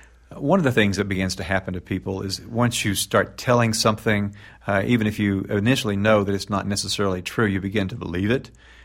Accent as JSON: {"language": "English", "region": "Tennessee", "country": "United States", "tie": "born or raised there", "said": "read about this expedition at the Wise County Fairgrounds in Southwest Virginia, just a few miles from where I grew up in northeastern Tennessee."}